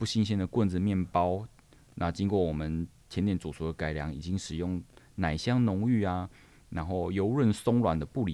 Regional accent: Tainan, Taiwan; 那如果听众朋友也跟我一样是来自于全糖的国度咧，我们台南人都一定还要在淋上炼乳。

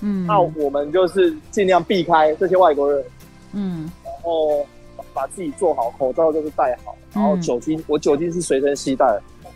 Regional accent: Japan; Chinese is a second language; 这是真的，我们日本人真的不手软，他直接往深处捅哎、欸。

